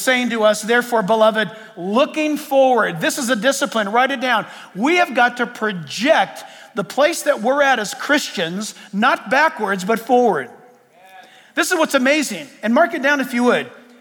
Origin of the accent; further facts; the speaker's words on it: San Diego, California, United States; I know when we were growing up in San Diego, we had, I don't know why, but we had a bunch of reeds near our house.